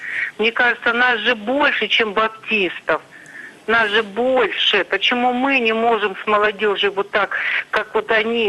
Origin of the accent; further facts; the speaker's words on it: Stavropol Krai, Russia; я из Ставропольского края.